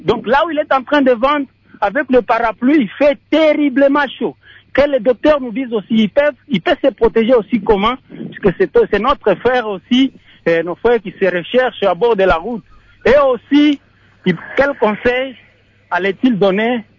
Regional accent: Fungurume, Lualaba, DR Congo; puisque ici chez nous à Fungurume, quand vous quittez Fungurume, vous allez Kansenya et Lubudi là-bas.

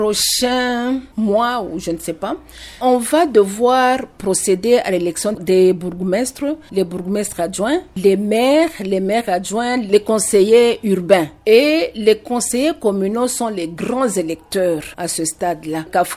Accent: Mbuji-Mayi, Kasaï-Oriental, DR Congo; On l'a vu ici chez nous en Bujimai.

